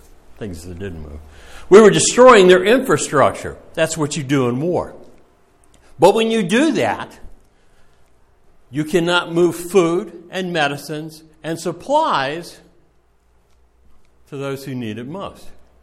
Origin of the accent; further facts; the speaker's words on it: Japan; I grew up in Japan in the 50s.